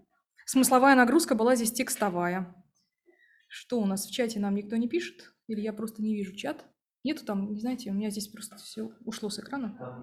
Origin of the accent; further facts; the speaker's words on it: Kursk, Kursk Oblast, Russia; now in Oryol, Russia; Я работала в Орле, а сама я из Курска. В Курске начинала свою профессиональную деятельность, а потом, когда вышла замуж, уехала в Орел